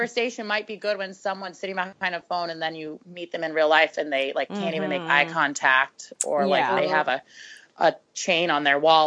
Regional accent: United States; I'm just me. I'm just an American woman.

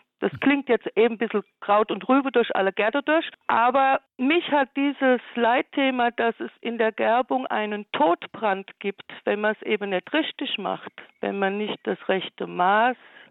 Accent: Eberstadt, Hesse, Germany; ich stamme aus Eberstadt, aus einer alten Gerber-Handwerksdynastie.

